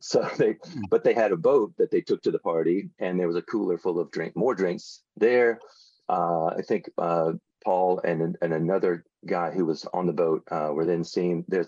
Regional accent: Aiken, South Carolina, United States; I'm from Aiken, South Carolina originally

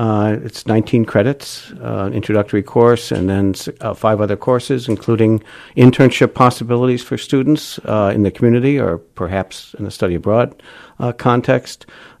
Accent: Chicago, Illinois, United States; also born or lived in Bloomington; I grew up in Chicago, went to Hope College, went to grad school in Indiana, and then I've been teaching.

